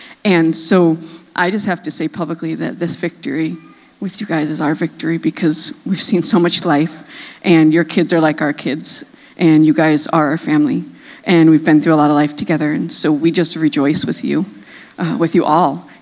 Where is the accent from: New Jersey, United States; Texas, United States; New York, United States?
New York, United States; moved away as an adult; I grew up on the East Coast. I'm from upstate New York, about 5 hours from the city. That's why I don't have a weird accent. And I've been here since 2001.